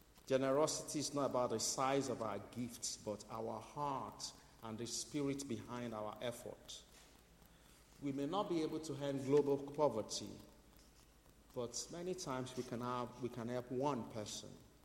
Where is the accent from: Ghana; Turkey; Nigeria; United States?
Nigeria; Many of you will know I'm Nigerian, okay?